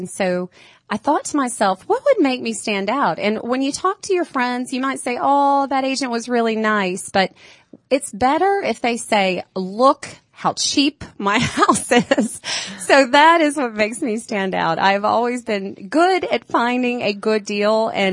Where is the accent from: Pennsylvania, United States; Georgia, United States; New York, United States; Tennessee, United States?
Georgia, United States; Buford; I grew up in Gwinnett, okay. In the Buford area. So I still cover that area just because I'm familiar. It feels like home still, sure, when I come there.